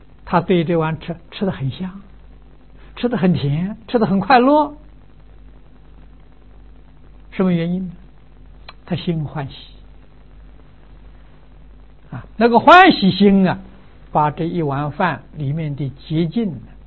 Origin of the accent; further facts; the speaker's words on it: China; 我们中国人讲气氛的